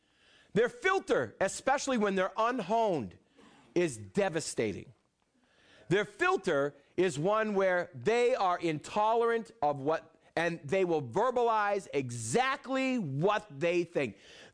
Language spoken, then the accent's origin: English; New England, United States; Now, I'm from New England. They did that anyways up there.